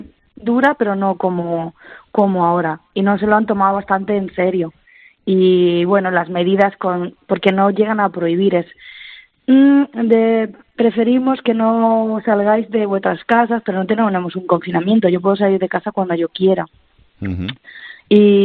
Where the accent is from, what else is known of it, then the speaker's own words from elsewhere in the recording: Spain; moved away as an adult; now in Germany; me quedé sin trabajo en España. Me cerraron las puertas en mi país para trabajar. Estuve 9 meses en paro. Y decidí que yo quería ejercer mi profesión, porque amo mi profesión, y decidí emigrar.